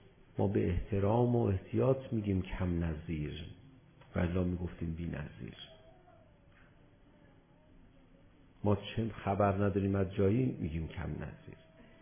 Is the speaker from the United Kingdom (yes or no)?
no; Tehran, Tehran Province, Iran; حالا ایشون اهل تهران نیست، منم اهل تهرانم